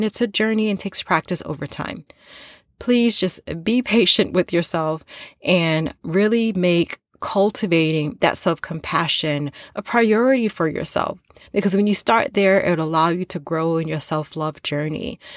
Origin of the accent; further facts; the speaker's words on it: Queens, New York, United States; accent: New York; I'm a New Yorker, born and raised in Queens, New York. If the accent comes out, it comes out. It's a part of who I am.